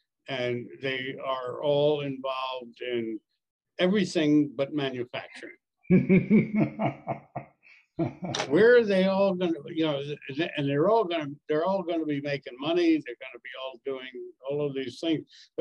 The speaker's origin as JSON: {"language": "English", "town": "Washington", "region": "District of Columbia", "country": "United States", "tie": "born or raised there", "said": "I went to a graduation event at George Washington University in Washington, D.C., which is my hometown."}